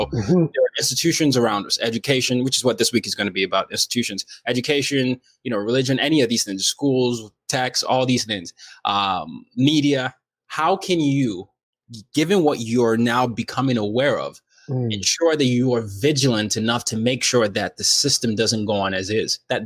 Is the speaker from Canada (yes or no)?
no; Nigeria; You're from Ghana, I'm from Nigeria.